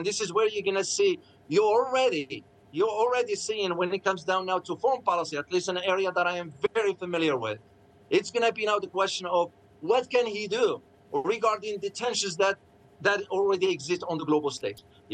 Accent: United States; I mean, our system, let me just say this as an American, it pains me to say it, but I don't shy away from the truth.

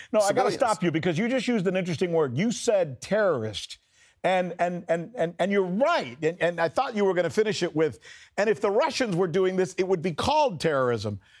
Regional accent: United States; as an American, I'm really disappointed in our military

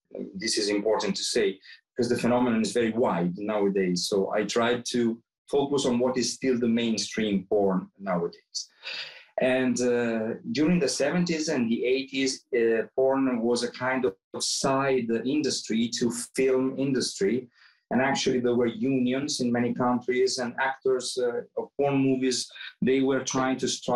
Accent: Milan, Lombardy, Italy; moved away as an adult; now in Helsinki, Finland; I am from Milano, Italy, and I moved here to Helsinki only 13 years ago.

